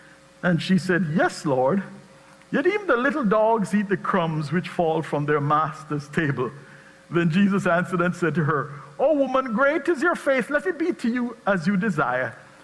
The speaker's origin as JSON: {"language": "English", "country": "Jamaica", "tie": "born or raised there", "said": "As I said before, I grew up in Jamaica. In Jamaica, the dogs didn't get a steak."}